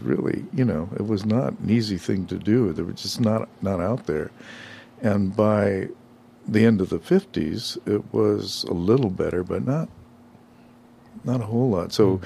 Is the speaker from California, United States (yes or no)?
yes; Los Angeles, California, United States; Yeah, I was born in Boyle Heights.